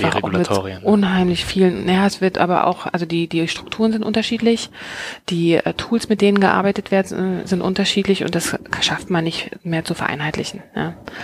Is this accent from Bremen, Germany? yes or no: no; Berlin, Germany; Ich bin tatsächlich Ur-Berlinerin. Ich bin hier in der Stadt geboren, in Mitte aufgewachsen, also so richtig so ein Mitte-Girl oder wahrscheinlich inzwischen Woman oder Lady. Und habe tatsächlich auch die meiste Zeit meines Lebens hier verbracht, auch beruflich.